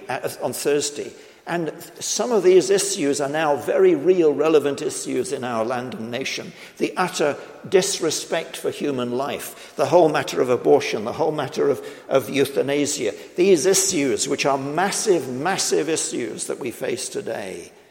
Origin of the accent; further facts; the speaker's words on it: United Kingdom; when I was a child and growing up in Britain